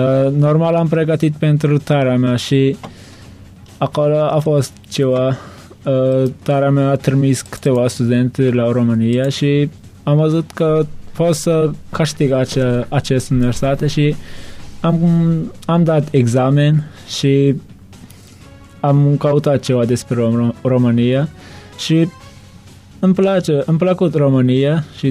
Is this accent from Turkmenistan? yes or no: yes; Turkmenistan; Romanian is a second language